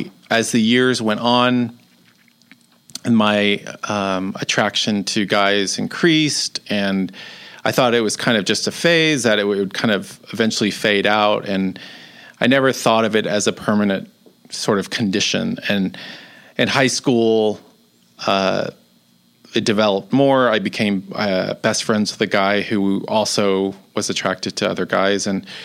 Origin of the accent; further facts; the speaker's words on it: Dallas, Texas, United States; So I grew up in Dallas, Texas